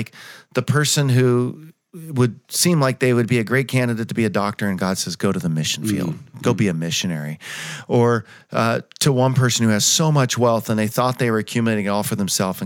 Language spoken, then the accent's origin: English; California, United States; I love California. I'm a Californian.